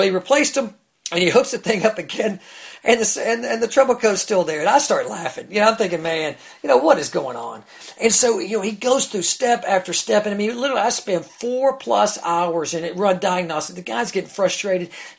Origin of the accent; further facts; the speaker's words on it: Atlanta, Georgia, United States; I'm from Atlanta